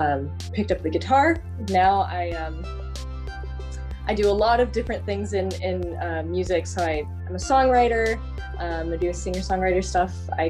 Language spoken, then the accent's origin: English; Santa Barbara, California, United States; I grew up here in Santa Barbara, so I went through Music and Arts Conservatory, which is kind of an interdisciplinary arts conservatory